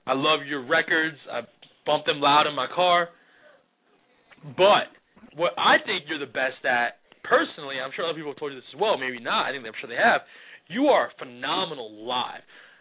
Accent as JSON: {"language": "English", "town": "New York City", "region": "New York", "country": "United States", "tie": "born or raised there", "said": "But we're both from the North Bronx. I mean, I grew up off Gun Hill."}